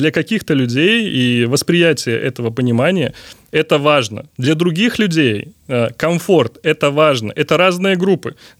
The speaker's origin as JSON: {"language": "Russian", "country": "Belarus", "said": "Мы белорусы"}